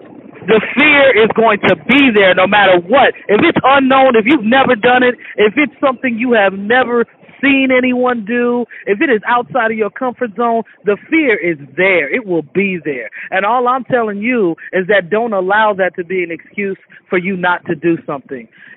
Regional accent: Chicago, Illinois, United States; because I'm a city person, you know what I'm saying? I'm from Chicago. I'm urban all day long.

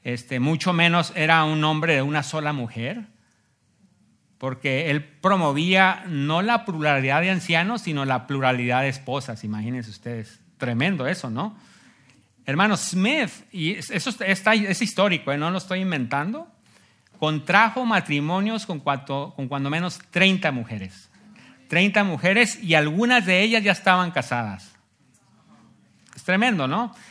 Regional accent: Mexico; Por eso dice mi esposa que soy mexicano impostor.

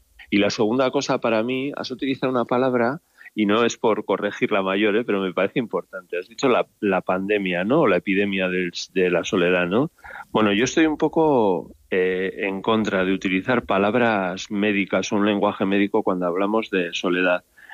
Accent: Basque Country, Spain; o yo soy del País Vasco, ¿no?

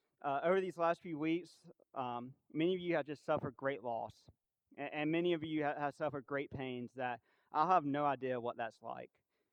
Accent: South Carolina, United States; Understand, I'm from South Carolina. I'm from a very suburban, urban part of South Carolina. So we don't have a lot of access.

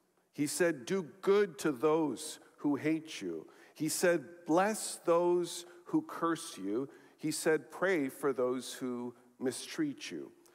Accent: Chile; As to where I'm from, I'm not too sure about that. I was born and raised in Chile to an American father and a Canadian mother.

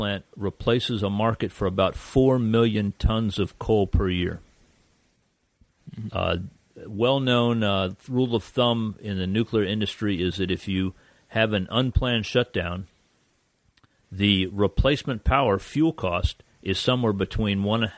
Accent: Florida, United States; My father was an electrical engineer for Florida Power and Light Company, and I grew up in South Florida.

